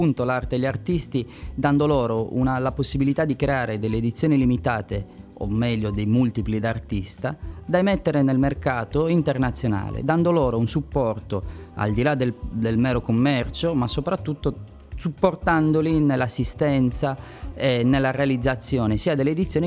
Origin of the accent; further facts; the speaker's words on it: Cagliari, Sardinia, Italy; Io sono sardo, sono di Cagliari e avere la sede qua per me è la cosa più bella.